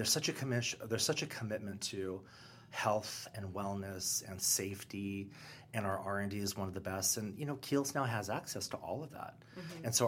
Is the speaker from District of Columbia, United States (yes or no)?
no; California, United States; I'm from Southern California.